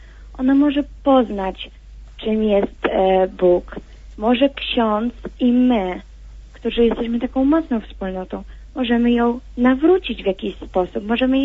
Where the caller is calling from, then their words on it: Bełżyce, Lublin Voivodeship, Poland; Jestem z Bełżyc, z takiej małej miejscowości niedaleko Lublina.